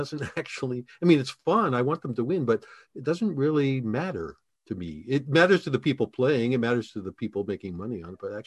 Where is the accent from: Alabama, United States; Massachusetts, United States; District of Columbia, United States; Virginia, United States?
District of Columbia, United States; Washington; When I was a kid growing up in the Washington area, I was just fanatical.